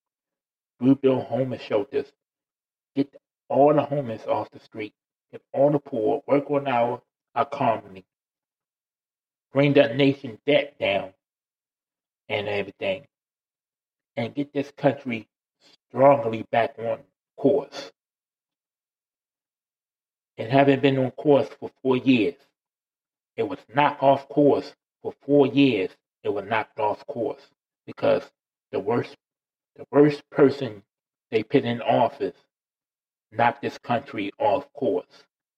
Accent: United States; Or because I'm an American.

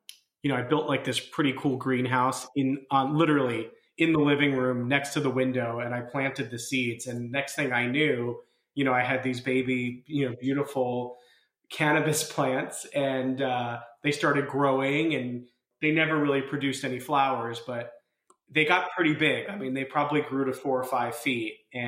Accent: New York City, New York, United States; maybe 15 years old growing up in New York City.

